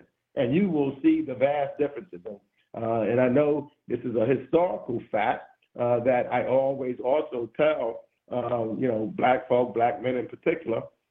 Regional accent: New York, United States; look, I'm from New York.

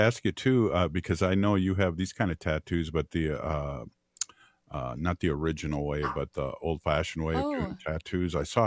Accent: St. Paul, Minnesota, United States; I was brought up in St. Paul, and all my friends were Irish Catholics

